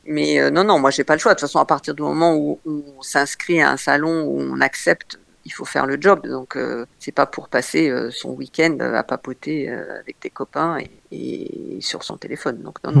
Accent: Morocco; born there; moi je suis née au Maroc

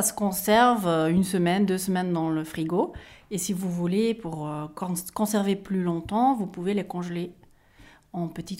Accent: Flanders, Belgium; first language Flemish; French is a second language; je ne suis pas française, hein. Je suis tombée amoureuse sur un français, mais je suis flamande d'origine, je suis belge

